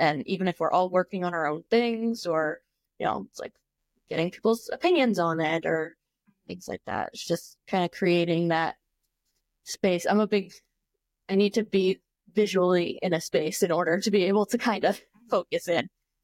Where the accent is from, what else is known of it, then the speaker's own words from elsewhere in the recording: New Jersey, United States; So I'm from New Jersey. I went to undergrad on Long Island, and then I did graduate school back in New Jersey.